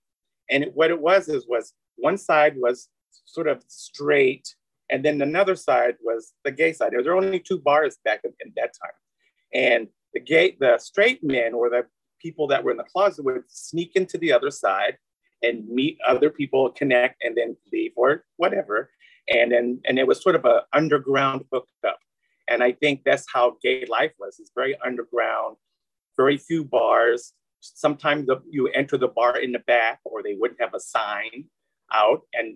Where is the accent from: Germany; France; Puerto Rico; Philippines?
Germany; moved away as an adult; now in New York City, United States; I was born and raised in Germany, but I was back in Europe, had gotten out of the military